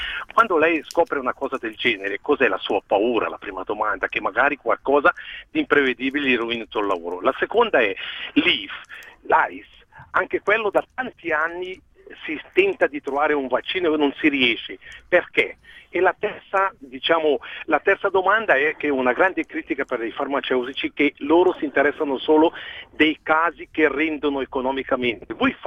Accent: Ticino, Switzerland; come ticinese

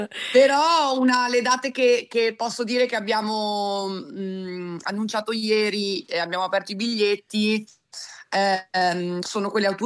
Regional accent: Veneto, Italy; Purtroppo sono una veneta di...

